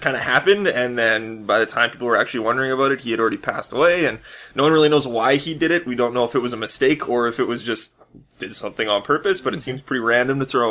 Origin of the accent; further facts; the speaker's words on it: Winnipeg, Manitoba, Canada; Yep, I've lived in the same house my entire life.